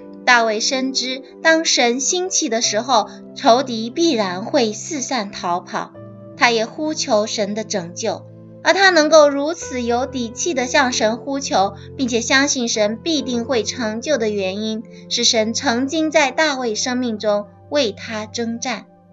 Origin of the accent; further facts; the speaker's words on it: China; 我们中国人在祷告的时候习惯默默祷告